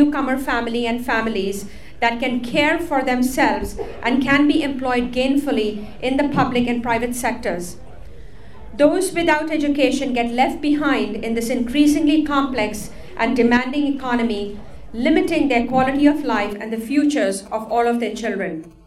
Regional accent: India; now in United States; the spiritual and ethical values that I first learned from my family while growing up in India.

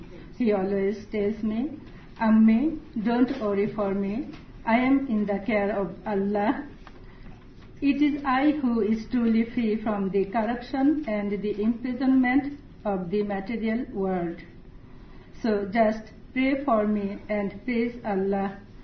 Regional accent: Atlanta, Georgia, United States; from Atlanta

